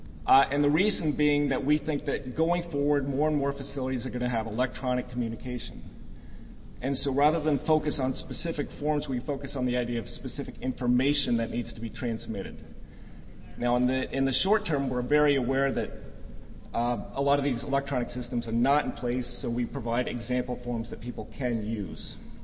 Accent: Oregon, United States; I come from Oregon, which, like Alaska, I think is a very beautiful northwestern state.

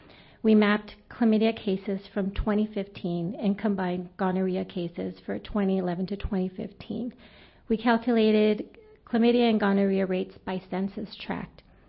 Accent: California, United States; I am from San Mateo County in California.

